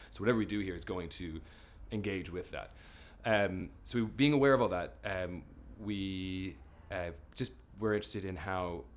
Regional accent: Belfast, Northern Ireland, United Kingdom; I'm 29 and I come from Belfast in Ireland.

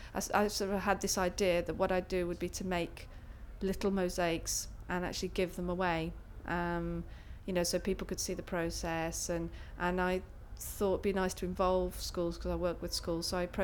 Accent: Wolverhampton, West Midlands, United Kingdom; moved away as an adult; now in Cardiff, United Kingdom; I'm 48 just and I'm originally from Wolverhampton, but I've lived in Cardiff for the last 20 years.

